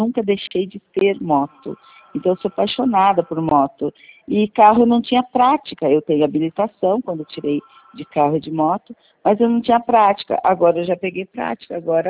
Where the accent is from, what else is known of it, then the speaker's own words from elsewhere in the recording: Bragança Paulista, São Paulo, Brazil; Eu sou de Bragança, Paulista.